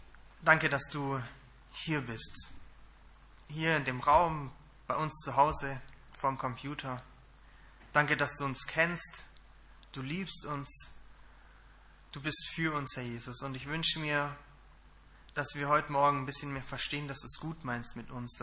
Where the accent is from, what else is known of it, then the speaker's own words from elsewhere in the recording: Stuttgart, Baden-Württemberg, Germany; Meine Frau und ich, wir kommen aus Stuttgart und wir gehen dort in die EFG nach Feuerbach.